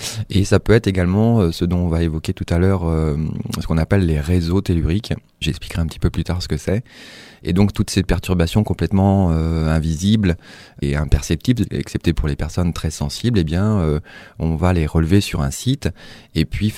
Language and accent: French; Brittany, France; moi je viens de Bretagne et effectivement on a donc un des sites mégalithiques les plus passionnants du monde